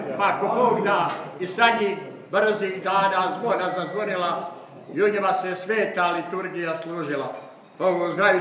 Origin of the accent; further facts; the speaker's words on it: Herzegovina, Bosnia & Herzegovina; mi koji dolazimo iz Svetosavske, Svetovasilijevske, Svetopetrovske, Hercegovine, imamo obavezu da čuvamo svoj običaj i svoju tradiciju.